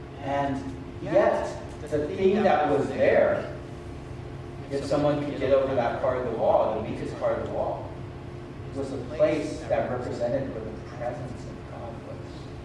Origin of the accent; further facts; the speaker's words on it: Taiwan; now in United States; I'm from Taiwan originally